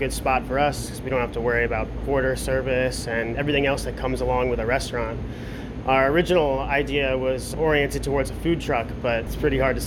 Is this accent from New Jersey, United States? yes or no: yes; New Jersey, United States; moved away as an adult; We're both from the East Coast. We've transplanted out here from New Jersey